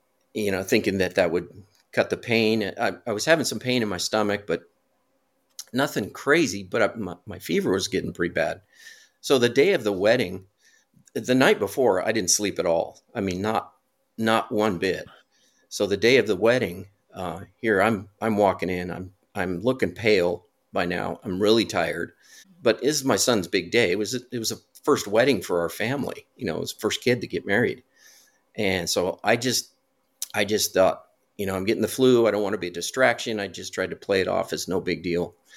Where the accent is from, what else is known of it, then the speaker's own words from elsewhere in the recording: California, United States; moved away as an adult; now in Tennessee, United States; So I was born and raised in California. We moved to Tennessee about 7 years ago, I think.